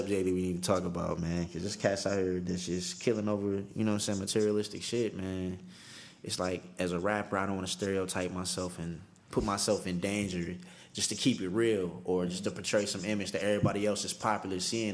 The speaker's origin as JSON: {"language": "English", "town": "Detroit", "region": "Michigan", "country": "United States", "said": "I am a young black man. I am 27, and I have never been. I'm from Detroit, the West Side, Plymouth and Greenfield."}